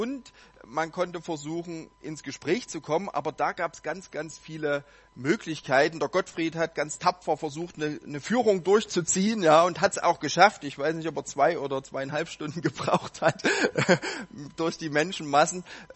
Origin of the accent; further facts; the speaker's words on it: Limbach-Oberfrohna, Saxony, Germany; Ich komme aus Limbach-Oberfrohna. Das liegt in der Nähe von Chemnitz.